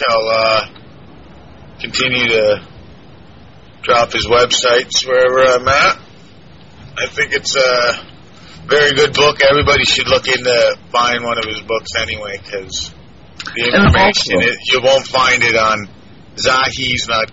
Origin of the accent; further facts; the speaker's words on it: Canada; I'm Canadian, too.